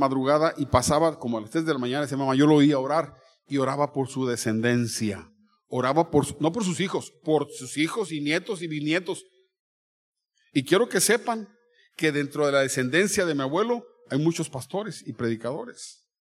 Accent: Tampico, Tamaulipas, Mexico; born there; nací en Tampico, me encantaba Tampico, era lo máximo para mí Tampico.

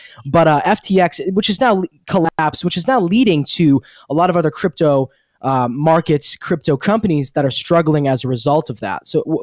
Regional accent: Grand Rapids, Michigan, United States; I'm from Grand Rapids, so I live in Grand Rapids right now.

